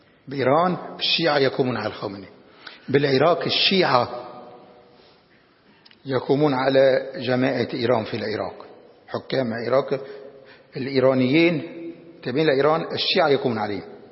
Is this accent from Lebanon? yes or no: yes; Lebanon; عندنا بلبنان، أو خلي لبنان اللي بنحكي عنه شوي